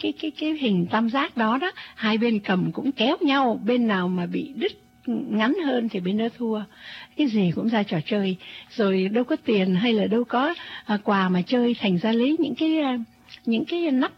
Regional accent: Bảo Lộc, Lâm Đồng, Vietnam; moved away; Cái đó làm cho chúng tôi nhớ lại cái hồi tuổi thơ ở tại Bảo Lộc 2 năm trời. Mỗi ngày cứ phải ra đường đón xe lam để mà đi đến trường học đó chị Thương Nga.

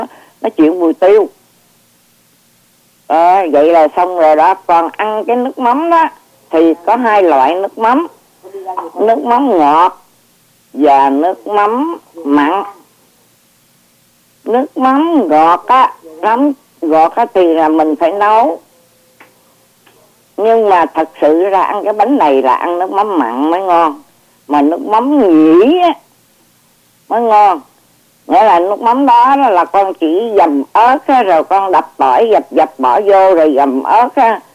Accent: Ho Chi Minh City, Vietnam; Mà tôi thì người Sài Gòn.

